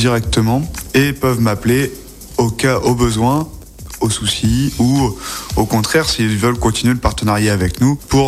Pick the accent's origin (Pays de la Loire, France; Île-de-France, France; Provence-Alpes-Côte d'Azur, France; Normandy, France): Normandy, France; now in Lyon, France; je vais quitter Lyon, car je suis pas originaire d'ici, moi je suis originaire de Normandie. Du coup, retourner un peu dans ma région natale